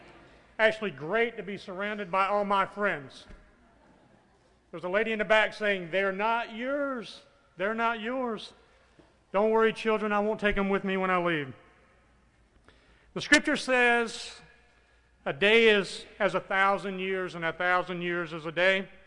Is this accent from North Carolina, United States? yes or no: yes; Raleigh, North Carolina, United States; I'm from Raleigh, North Carolina. Matter of fact, there are 16 other people from Raleigh here with me this year.